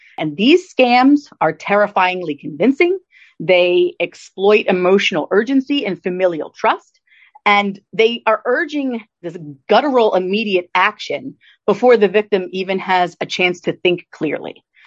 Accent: New Jersey, United States; I'm a New Jersey native. I was born and raised in South Jersey.

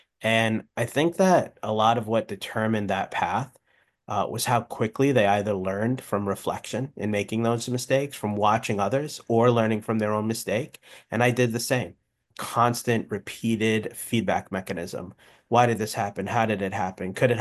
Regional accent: Queens, New York, United States; So, I mean, I grew up in Howard Beach, Queens. My parents migrated to the U.S. in the 1960s.

